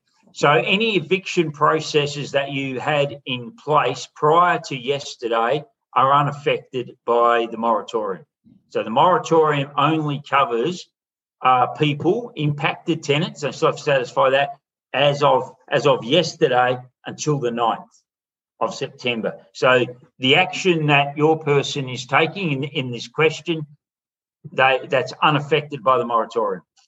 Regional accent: Broken Hill, New South Wales, Australia; Goes all the way out to my hometown, Broken Hill, if anyone out there is listening.

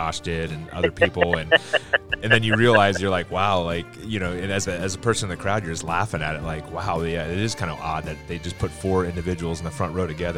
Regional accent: Midwest, United States; Chicago was always one because growing up in the Midwest, you have a bunch of friends that are there.

